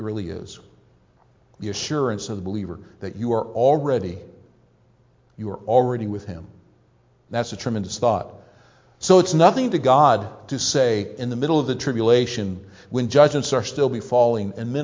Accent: Massillon, Ohio, United States; I grew up in Northeast Ohio, grew up near Massillon, Ohio.

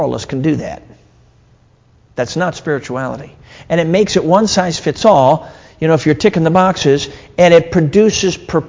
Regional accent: Durango, Colorado, United States; born there; I was born in Durango, Colorado, out there in the Rocky Mountains.

